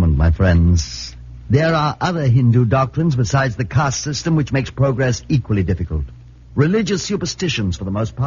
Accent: England, United Kingdom; Well, I'm just an Englishman and a writer, and I've spent some time in India

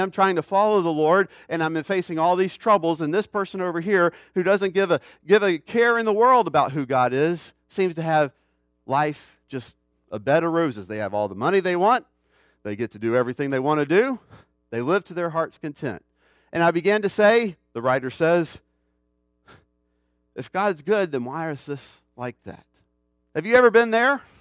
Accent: Jackson, Mississippi, United States; And I grew up in Jackson, Mississippi. We used to call it Chimneyville because it, too, was burned.

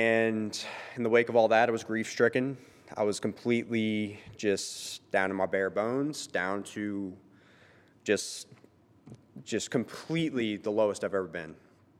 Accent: Louisiana, United States; I'm from South Louisiana, and as such, grew up Catholic, raised in a Catholic family.

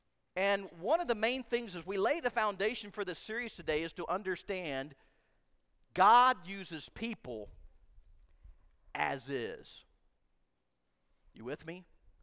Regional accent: the South, United States; because I'm a Southerner

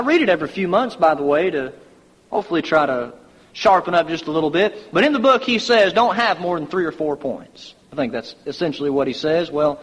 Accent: Texas, United States; born there; And see, I was born in Texas, so I can get on Texas.

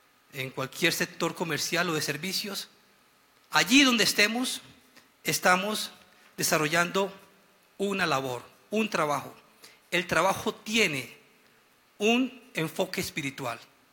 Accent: Barrancabermeja, Santander, Colombia; born there; para quienes no me conocen. Nací en Barranca Bermeja un 16 de abril de 1960.

